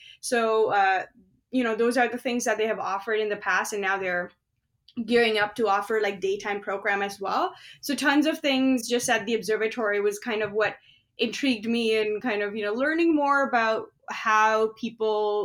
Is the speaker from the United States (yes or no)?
no; India; now in Canada; so I'm from India originally, they didn't really have very many places where you could do your bachelor's in astronomy. So I ended up, deciding to move away from my home country